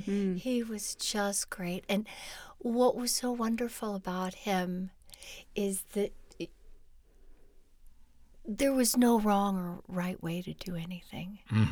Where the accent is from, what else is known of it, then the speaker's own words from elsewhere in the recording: Ohio, United States; because I was from Ohio, for some reason, I was in charge of the drain on her back porch of her townhouse